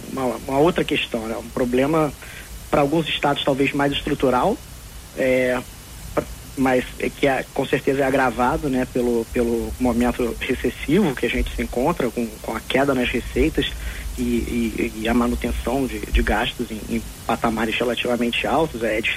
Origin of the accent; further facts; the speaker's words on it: Rio de Janeiro, Brazil; Eu sou do Rio e vejo um aumento dos preços constantes por ali